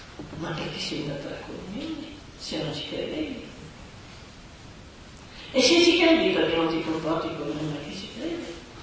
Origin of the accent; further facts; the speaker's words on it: Veneto, Italy; also born or lived in Milan; io sono nata a Milano, ma mi ha portato via da 2 anni. Sono cresciuta nel Veneto, ho girato tanto